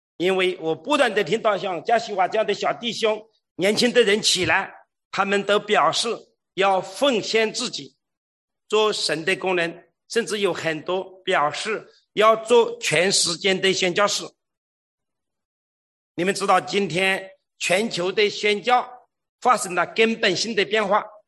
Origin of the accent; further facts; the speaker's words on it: China; now in Africa; 因为我的方言恩赐证明我是中国人，是中国教会差派的宣教士。